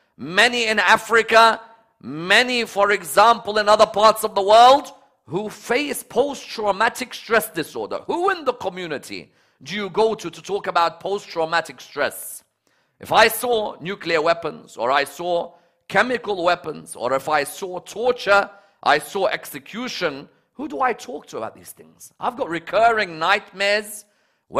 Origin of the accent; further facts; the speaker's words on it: London, United Kingdom; I grew up in London and didn't see what others saw.